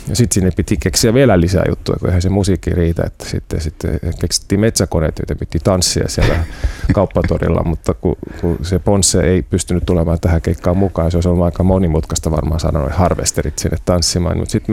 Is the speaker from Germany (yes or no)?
yes; Germany; now in Finland; Joo, mä oon saksalainen. Se on ehkä hyvä niin kuin mainita, kun ei heti huomaa.